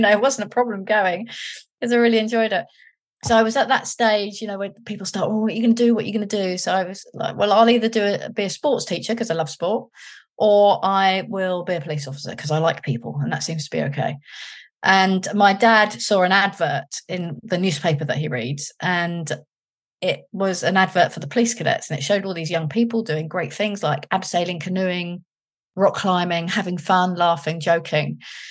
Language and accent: English; London, United Kingdom; I came from London, seen some things, but not really seen anything.